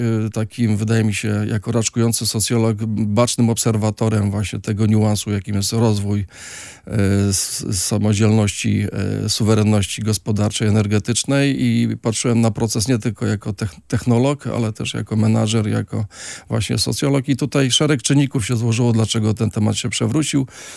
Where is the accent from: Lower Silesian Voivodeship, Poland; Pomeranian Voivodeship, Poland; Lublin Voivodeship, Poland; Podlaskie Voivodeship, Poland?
Pomeranian Voivodeship, Poland; Sopot; Ja jestem górnikiem z Sopotu